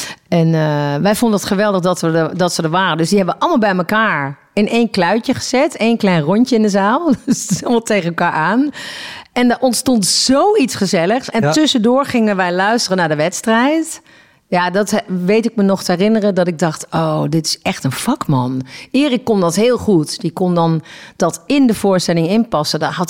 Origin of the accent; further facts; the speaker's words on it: Eindhoven, North Brabant, Netherlands; Ik kom uit Eindhoven. Reuzel is een dorpje. Dat ligt er helemaal onder bij de Belgische grens.